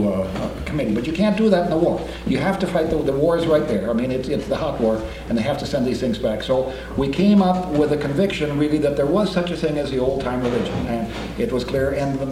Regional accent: Kenyon, Minnesota, United States; But my hometown, where I grew up my first 18 years, is in Kenyon, Minnesota. And in Kenyon, there are 8 Norwegian Lutheran churches within 10 miles.

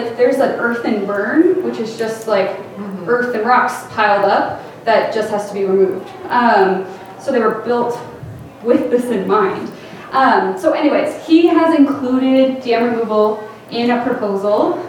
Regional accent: Sacramento, California, United States; Actually, in my hometown of Sacramento, there are salmon in that river

